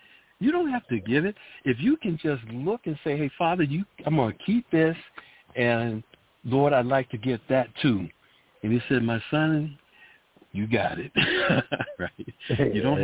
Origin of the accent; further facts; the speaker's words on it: New Bedford, Massachusetts, United States; we're putting two in my hometown of New Bedford